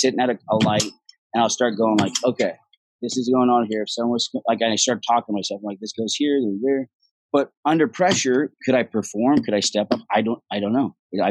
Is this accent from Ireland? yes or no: yes; Ireland; He goes, where are you from? I was like, I'm Irish. He goes, you're not from Texas? I'm like, no.